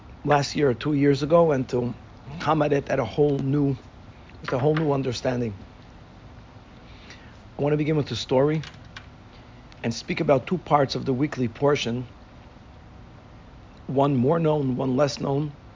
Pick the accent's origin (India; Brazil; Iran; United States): Brazil; Let me just on the side, just something cute, that I come from Brazil. In Brazil, it wasn't difficult to bribe.